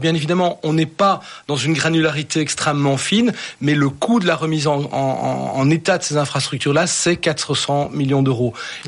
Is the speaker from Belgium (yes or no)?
yes; Brussels, Belgium; en tant que Bruxellois qui vit et travaille